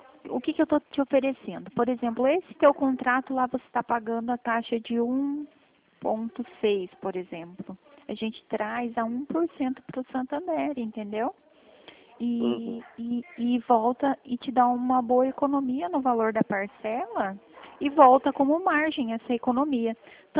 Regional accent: Paraná, Brazil; Do Paraná.

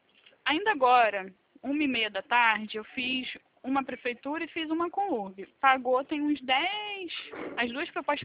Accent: Rio de Janeiro, Brazil; Eu sou do Rio, Campo Grande.

